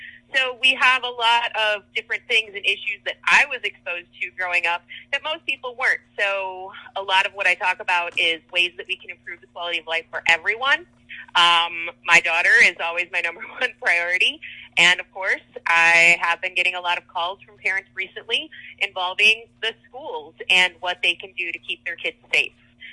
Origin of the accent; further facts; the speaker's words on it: Michigan, United States; Growing up in Michigan with a working class family and growing up around unions, being a Democrat was just a given.